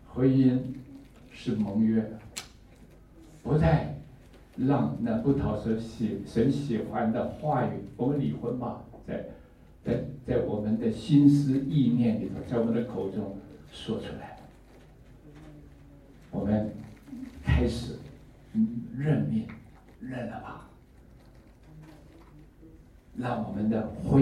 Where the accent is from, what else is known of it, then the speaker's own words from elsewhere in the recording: China; 我们中国人讲说嫁鸡随鸡，嫁狗随狗